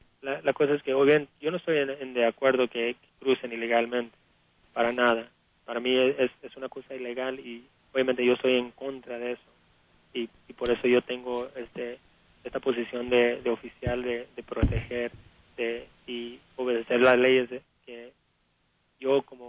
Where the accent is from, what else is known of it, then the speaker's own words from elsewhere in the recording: San Diego, California, United States; Y criado aquí en San Diego.